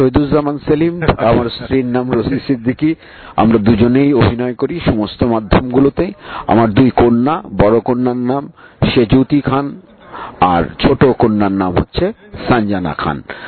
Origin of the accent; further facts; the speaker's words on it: Dhaka, Dhaka Division, Bangladesh; also born or lived in Tangail; আমার একেবারে ঢাকা শহরেই আমার বেড়ে ওঠা। টাঙ্গাইলে আমি দুই এক বছর থেকেছি, সেটা একদম ছোটবেলায়, ক্লাস ওয়ান টু এরকম সময়, তার চেয়ে বেশি কিছু না।